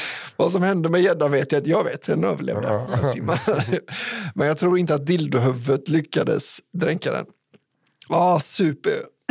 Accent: Värmland, Sweden; Under min uppväxt i västra Värmlands djupa skogar

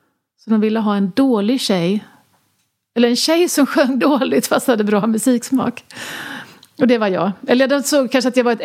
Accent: Jönköping, Jönköping County, Sweden; eftersom vi var från Jönköping och bodde där länge

